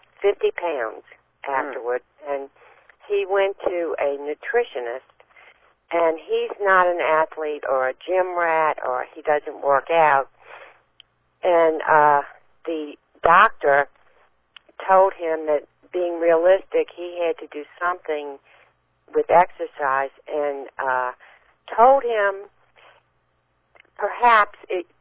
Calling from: New Orleans, Louisiana, United States; From New Orleans.

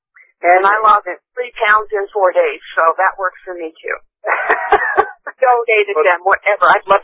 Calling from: Wheatland, Wyoming, United States; Wheatland. We're about 70 miles north of Cheyenne.

